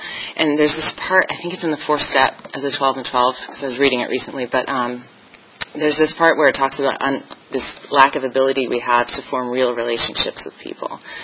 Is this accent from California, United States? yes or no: yes; California, United States; But I grew up in California, and I lived in, if you've ever watched the Wonder Years, that was kind of the neighborhood I lived in. It was, you know, suburban California.